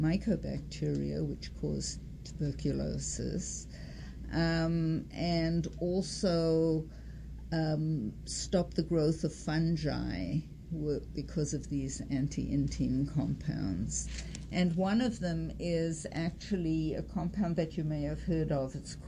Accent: Cape Town, Western Cape, South Africa; now in United States; So yes, I was born and raised in Cape Town.

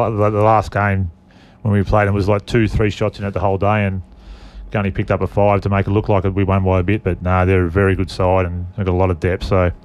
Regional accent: Mooroopna, Victoria, Australia; I grew up in Maroopna

